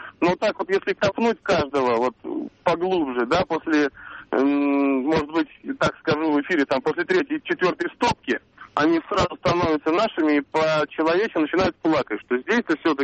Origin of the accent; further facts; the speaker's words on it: Saint Petersburg, Russia; я из Санкт-Петербурга.